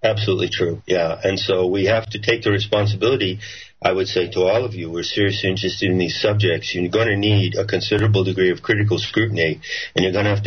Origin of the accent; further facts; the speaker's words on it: United States; I strongly feel I am an American. I strongly feel America will lead the global revolution.